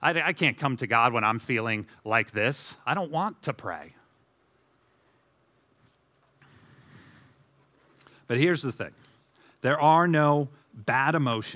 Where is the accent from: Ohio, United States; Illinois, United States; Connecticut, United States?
Connecticut, United States; I'm from Connecticut, so I can say that.